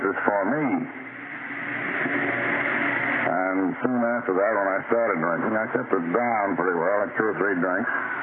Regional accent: Albany, New York, United States; born or raised there

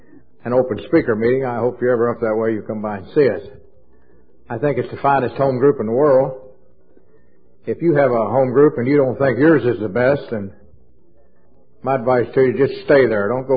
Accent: Louisville, Kentucky, United States; I'm an alcoholic. I come from Louisville, Kentucky

